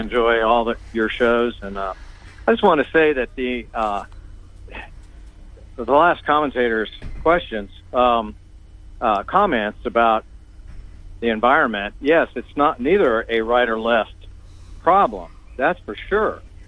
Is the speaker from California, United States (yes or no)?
yes; California, United States; I'm from Southern California. I've seen what lax enforcement has done to Southern California.